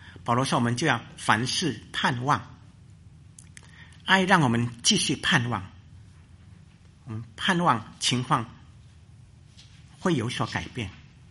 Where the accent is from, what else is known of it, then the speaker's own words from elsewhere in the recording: China; 我们中国人有一句话说